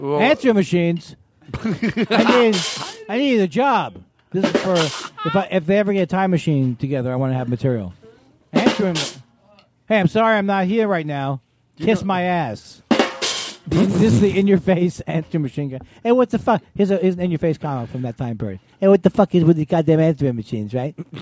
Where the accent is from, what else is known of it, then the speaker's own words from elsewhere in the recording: Queens, New York, United States; I'm from Queens.